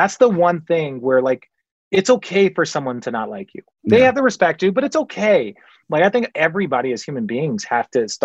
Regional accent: Phoenix, Arizona, United States; Like, I grew up in Phoenix, Arizona, and they have these huge, green signs.

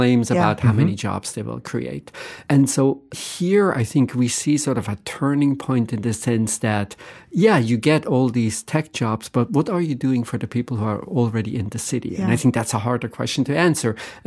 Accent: Switzerland; now in United States; growing up in Switzerland, the concern that whether or not you will get good quality healthcare was never on anyone's mind.

